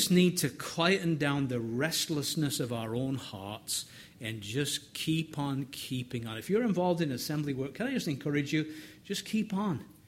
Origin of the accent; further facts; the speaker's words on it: United Kingdom; I'm English, she's Irish, I'm a city boy